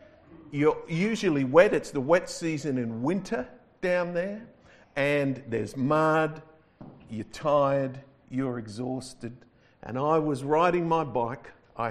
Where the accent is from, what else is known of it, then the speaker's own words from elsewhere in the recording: Adelaide, South Australia, Australia; I'm reminded of when I was a young man growing up in Adelaide. I was actually a small boy, about 13 years old, I reckon.